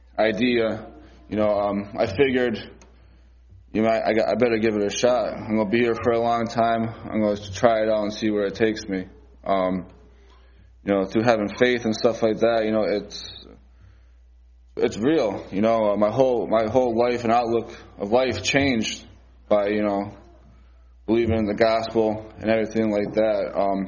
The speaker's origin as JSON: {"language": "English", "town": "Scranton", "region": "Pennsylvania", "country": "United States", "tie": "born or raised there", "said": "So I'm from Scranton, PA, Northeast PA. I'm 27 years old, just turned 27 on Friday, and I guess this will be my testimony. I grew up in Scranton, a Catholic family"}